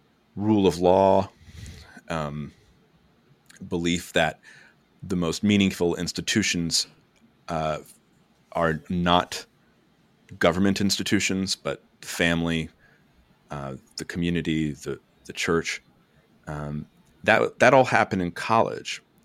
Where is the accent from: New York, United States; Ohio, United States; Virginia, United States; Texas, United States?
Virginia, United States; Well, I grew up in Fairfax County, Virginia, right outside the Beltway.